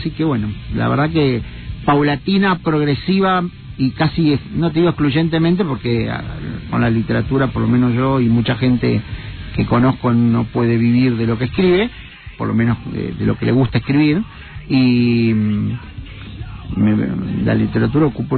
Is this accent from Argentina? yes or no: yes; Santa Fe, Argentina; moved away as an adult; estaba en mi casa paterna en Santa Fe, yo soy de Santa Fe